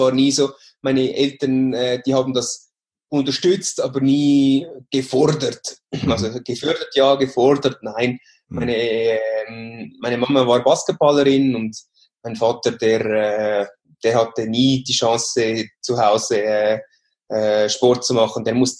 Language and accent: German; Switzerland; Ich spreche von allen Sprachen, also Englisch, Französisch, Spanisch. Niederländisch am schlechtesten, weil ich bin geboren und aufgewachsen in der Schweiz.